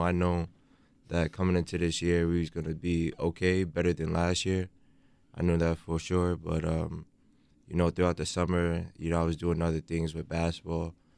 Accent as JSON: {"language": "English", "town": "Brooklyn", "region": "New York", "country": "United States", "tie": "born there", "said": "I was born in New York."}